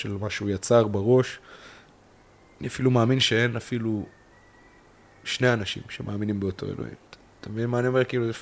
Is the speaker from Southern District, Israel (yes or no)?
yes; Kiryat Gat, Southern District, Israel; now in Central District, Israel; אני בא במקור, מבית, אני אמנם חי פה 10-11 שנים במרכז, אבל אני בא מקריית גת ומבית של אמא שלי, אחי, אחותי, דתיים, כאילו, וגדלתי ככה